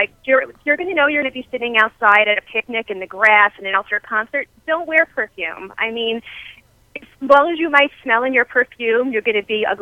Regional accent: Coney Island, New York, United States; I grew up in Coney Island. As hard for a New Yorker girl can get.

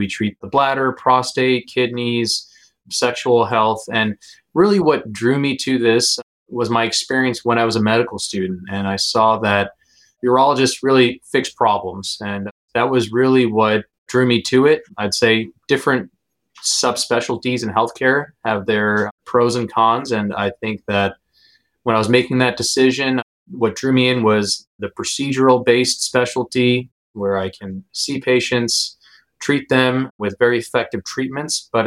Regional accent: New York, United States; So I grew up in Long Island, New York. I was brought up and raised there, and my folks do still live out there

